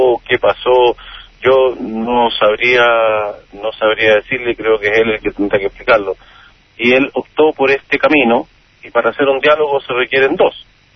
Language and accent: Spanish; Chile; como los chilenos entendemos que son las cosas